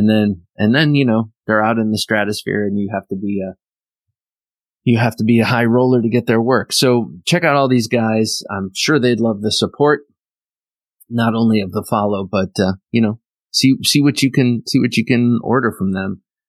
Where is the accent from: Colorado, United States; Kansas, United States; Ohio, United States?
Ohio, United States; And as I mentioned before, I come from Ohio, the Buckeye State.